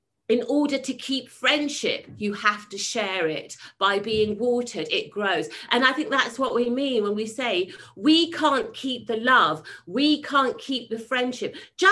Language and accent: English; Freetown, Western Area, Sierra Leone; this addict's not using, because I'm a girl from Freetown and I'm enjoying my freedom.